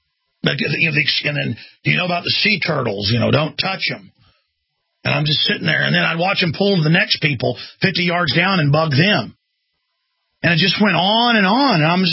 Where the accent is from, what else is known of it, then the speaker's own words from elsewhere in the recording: Austin, Texas, United States; Well, I'm from Austin, Texas.